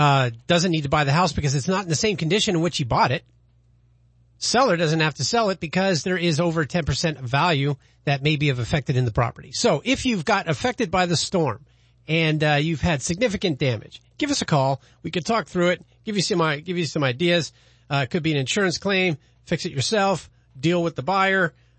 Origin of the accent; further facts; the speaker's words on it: Arizona, United States; I'm from Arizona.